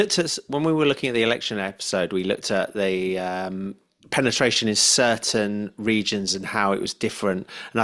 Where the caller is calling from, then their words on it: London, United Kingdom; Hi, yes, I'm joining you from South London today.